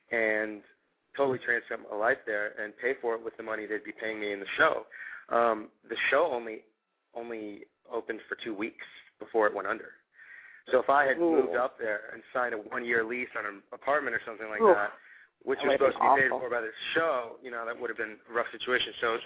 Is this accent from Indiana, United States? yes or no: no; McLean, Virginia, United States; I grew up in McLean, Virginia, and I have some friends back there I'd really like to see.